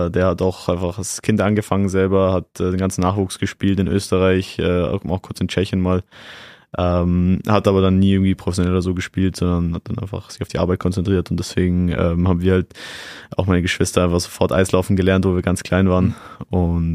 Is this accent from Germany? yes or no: yes; Germany; born there; Wir sind genau umgezogen, wo ich dann in Deutschland geboren wurde.